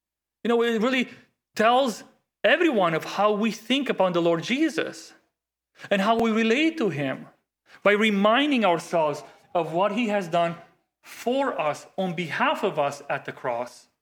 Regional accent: Romania; I mean, I come from Romania, born in the 80s, under communism and so on.

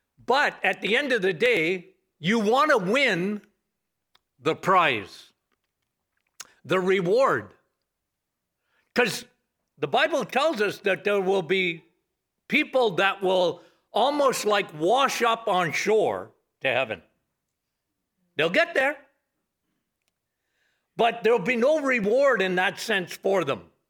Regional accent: Timmins, Ontario, Canada; I come from Timmins, okay?

